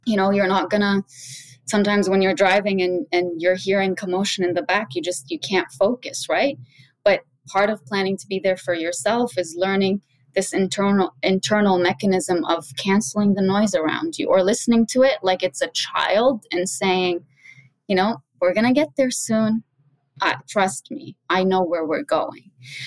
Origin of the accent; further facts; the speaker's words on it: Lebanon; So I reflected on my own life when I was younger, growing up in Lebanon.